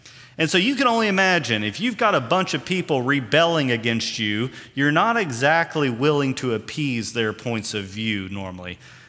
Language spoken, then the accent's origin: English; Kentucky, United States; when I grew up in Kentucky, I was always taught that God ordained the King James Version from on high